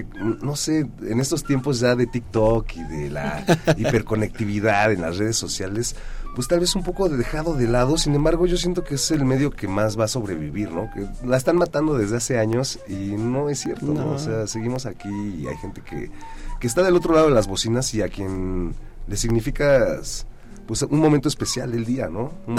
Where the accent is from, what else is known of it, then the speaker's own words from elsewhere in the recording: Mexico City, Mexico; yo sí, pues también nacido y criado en la Portales.